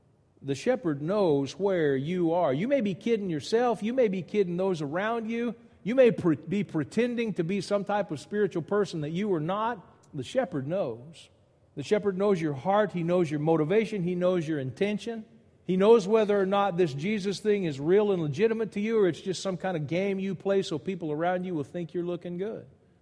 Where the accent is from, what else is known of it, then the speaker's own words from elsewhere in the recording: Louisiana, United States; I grew up in Louisiana.